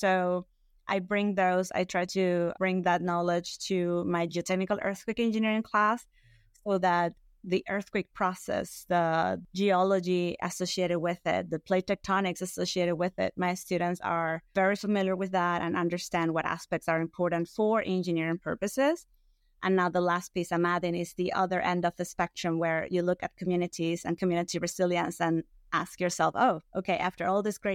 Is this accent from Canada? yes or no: no; Venezuela; I am from Venezuela originally